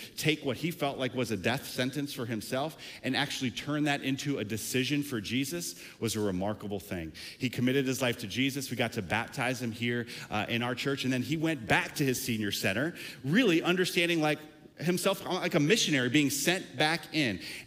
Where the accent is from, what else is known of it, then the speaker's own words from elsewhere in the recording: South Carolina, United States; Growing up in the South, when I grew up in South Carolina, when I would say something stupid as a middle school kid in class